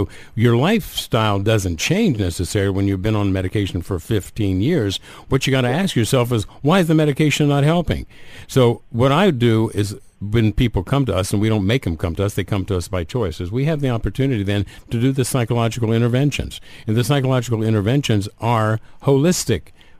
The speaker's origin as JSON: {"language": "English", "country": "United States", "tie": "born there", "said": "I'm an American of Lebanese descent, so I know what the two cultures are like. I was a first generation born in the States."}